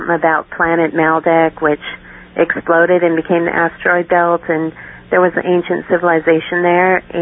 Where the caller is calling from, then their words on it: Missoula, Montana, United States; Missoula, Montana.